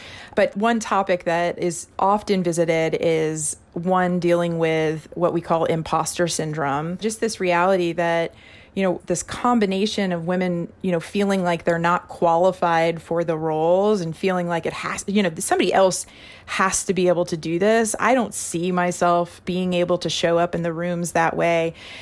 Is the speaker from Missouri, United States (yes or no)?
yes; Missouri, United States; Missouri is my home state.